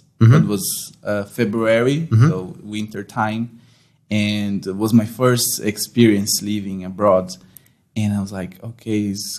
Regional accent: Brazil; Because, no, man, in Brazil, I was there in January this year, and my hometown was 49 degrees

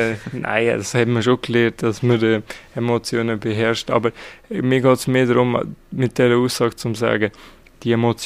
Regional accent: Switzerland; Ich weiss, dass es nicht einfach ist, als Schweizer dort hineinzukommen.

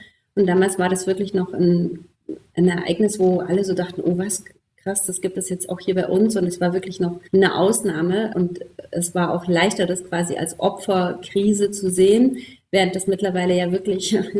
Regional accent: Thuringia, Germany; now in Leipzig, Germany; Ich bin im Thüringer Wald aufgewachsen und habe im November Geburtstag

